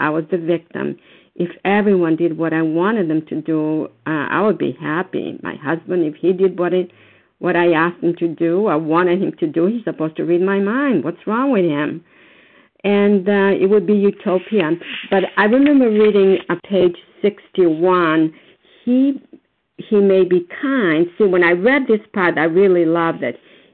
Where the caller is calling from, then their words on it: Foxborough, Massachusetts, United States; And I'm calling from Foxborough, Massachusetts.